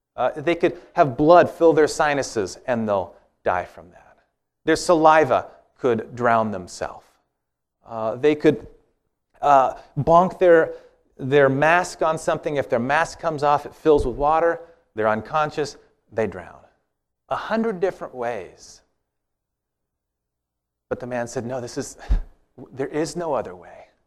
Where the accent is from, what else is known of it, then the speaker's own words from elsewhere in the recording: Walla Walla, Washington, United States; Like, I grew up in Walla Walla, which is kind of is that a weird name for a town?